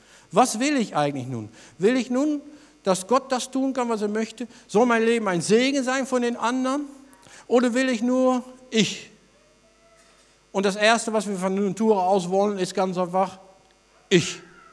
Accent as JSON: {"language": "German", "country": "Netherlands", "second_language": "German", "said": "Ja, selbst als Holländer kennt man diese alte Schlager."}